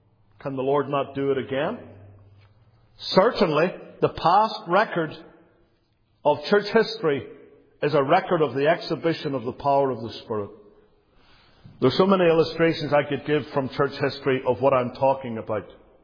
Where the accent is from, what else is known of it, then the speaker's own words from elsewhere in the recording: Northern Ireland, United Kingdom; he preached in a place near my hometown called Holywood, near Belfast.